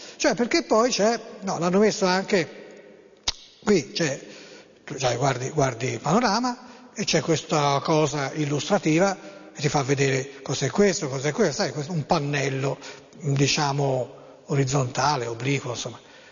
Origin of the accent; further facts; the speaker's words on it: Florence, Tuscany, Italy; io sono di Firenze, parlo di Firenze